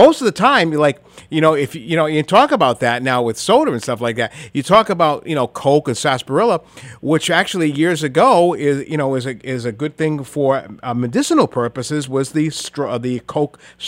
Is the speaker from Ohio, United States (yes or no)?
no; Providence, Rhode Island, United States; that's not where I grew up in Rhode Island, in Providence